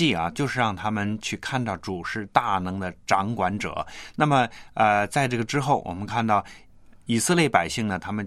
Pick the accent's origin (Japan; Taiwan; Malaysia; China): China